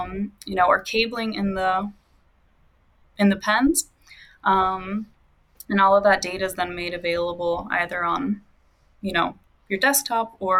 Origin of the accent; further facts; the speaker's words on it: Austria; also born or lived in United States; So I'm originally from Austria, but was also raised a little bit in the U.S. and spent a lot of years moving back and forth.